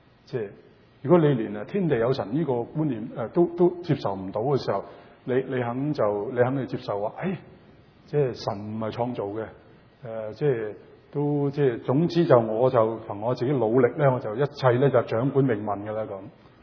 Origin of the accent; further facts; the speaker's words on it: China; now in North America; 特别我哋中国人呢个文化系讲緊神咁解咁想讲緊系咪